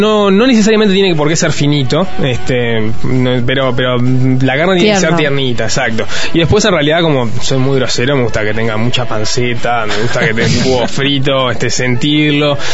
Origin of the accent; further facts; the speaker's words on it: Canelones, Uruguay; also born or lived in Treinta y Tres; now in Montevideo, Uruguay; Ahora que me mudé, yo volví al barrio, yo soy de Canelón, soy de muchos lados, pero viví en Canelones y en 33. Cuando me vine a vivir a Montevideo, el primer lugar donde estuve era ahí en Gutiérrez Ruiz y Maldonado.